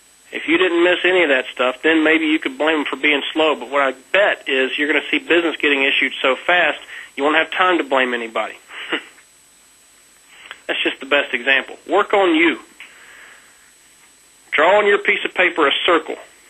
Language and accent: English; North Carolina, United States; Hey, I grew up in North Carolina. I can completely understand not being a good reader. It's part of our state motto.